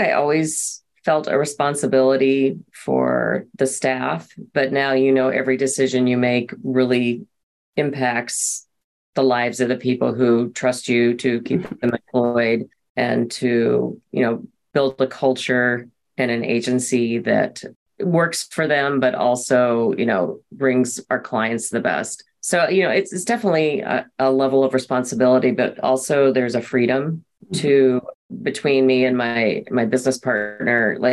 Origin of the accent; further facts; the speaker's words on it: the South, United States; I was raised in the South with the expectation that I should be able to do whatever a man does.